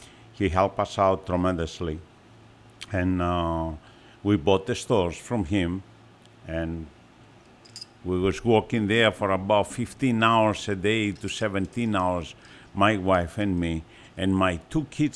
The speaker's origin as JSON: {"language": "English", "town": "Athens", "region": "Attica", "country": "Greece", "moved": "yes", "said": "So when I first came from Greece here, and I'm original from Athens, Greece, I came here and I was working"}